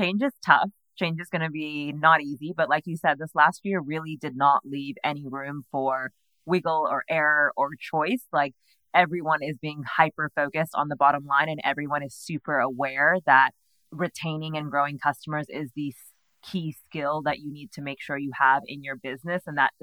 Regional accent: California, United States; That accent isn't going to change. I always say I'm Californian, but with a British passport now.

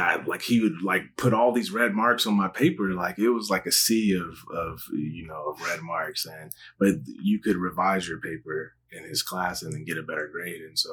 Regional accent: San Diego, California, United States; Like, I grew up here in San Diego and did not have aspirations to go to college at all.

